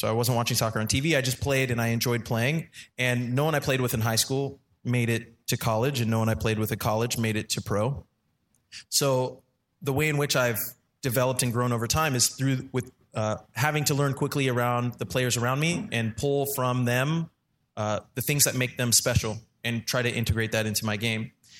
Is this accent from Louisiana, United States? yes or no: no; Bakersfield, California, United States; Okay, so I'm from Bakersfield, California, which is like the mecca of soccer development, clearly.